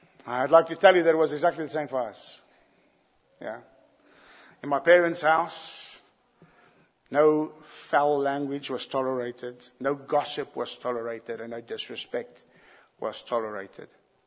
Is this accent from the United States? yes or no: no; South Africa; Growing up in South Africa, I can still recall tales from my grandparents.